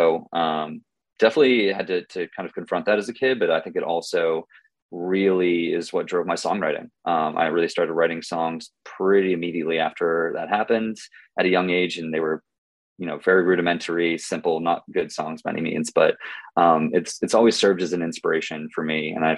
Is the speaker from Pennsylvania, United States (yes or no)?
no; Cape Cod, Massachusetts, United States; moved away as an adult; now in New York area, United States; So I grew up on Cape Cod, Massachusetts, yeah. Actually. Famously the summer vacation home of the Kennedys. Grew up in Massachusetts, went to school in Massachusetts, and then moved to the New York area right out of college